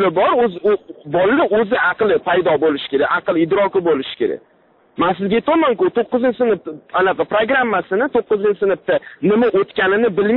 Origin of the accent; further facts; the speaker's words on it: Tashkent, Uzbekistan; Men o'zim toshkentlikman.